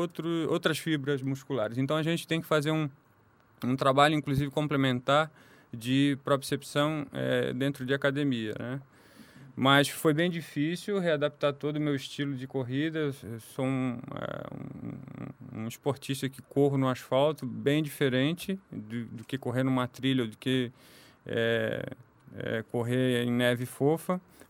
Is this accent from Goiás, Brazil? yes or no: no; Florianópolis, Santa Catarina, Brazil; Sim, sou manezinho da ilha.